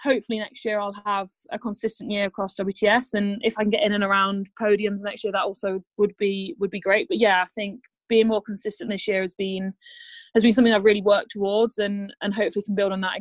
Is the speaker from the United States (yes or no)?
no; United Kingdom; And, you know, it's pretty difficult being a Brit female.